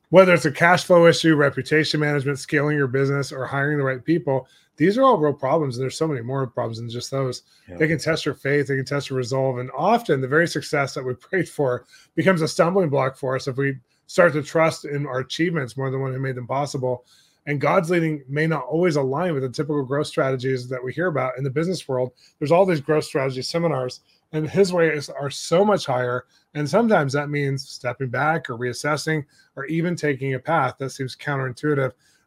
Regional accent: California, United States; And we're Californian, so that works.

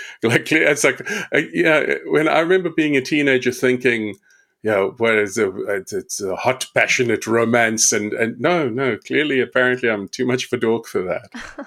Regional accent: South Africa; now in Navan, Ireland; Well, originally from South Africa, moved to Ireland about 3 years ago. So living here now in the delightful metropolitan powerhouse that is Navan.

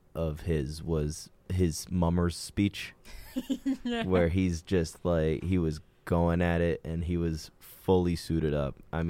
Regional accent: Philadelphia, Pennsylvania, United States; So, I'm from Philly.

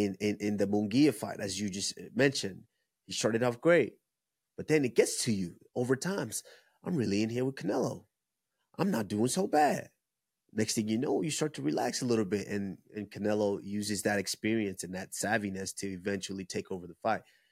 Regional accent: Nigeria

